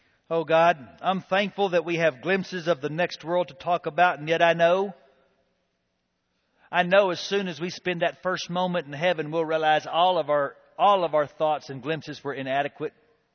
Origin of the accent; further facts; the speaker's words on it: United States; Some people don't love me because of the color of my skin. Some people don't love me because I'm an American. Some people don't love me because I'm a Christian.